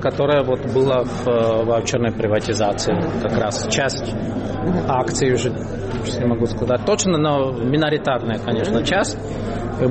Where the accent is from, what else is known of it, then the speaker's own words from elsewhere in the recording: Czechia; Russian is a second language; Но потому что мы были из Чехии, тут проходила чуть раньше еще эта ваучерная приватизация